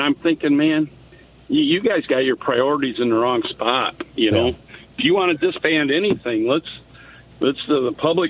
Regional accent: Charlotte, Michigan, United States; It's just south of Lansing there, about 20 miles.

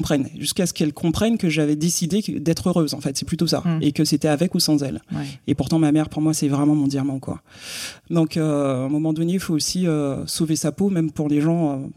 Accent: Guadeloupe; moved away as an adult; Donc j'ai quitté la Guadeloupe à 18 ans.

